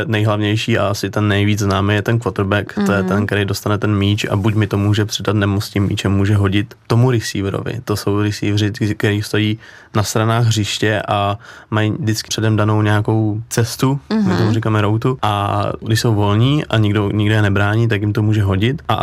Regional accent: Přerov, Olomouc Region, Czechia; proto tam je napsaný, že jsem z Přerova

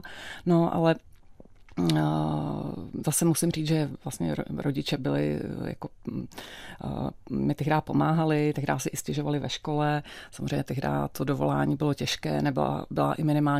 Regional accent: Prague, Czechia; Praha 4 až Praha 12, okraj Prahy, Písnice, nově postavené sídliště, které trochu připomínalo panel story Věry Chytilové, prostě bloky paneláků, bahno, a tam jsme se nastěhovali

